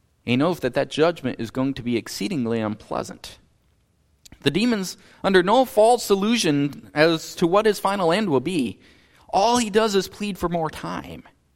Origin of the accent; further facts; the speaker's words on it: North Dakota, United States; Verse 14 reminds me a bit of growing up in North Dakota. My hometown had 300 people, and every day was a slow news day.